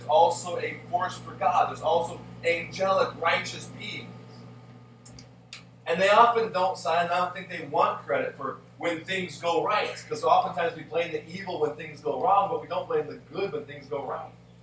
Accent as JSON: {"language": "English", "region": "Montana", "country": "United States", "tie": "born or raised there", "said": "I grew up in Montana, and in Montana there are spiritual things happen."}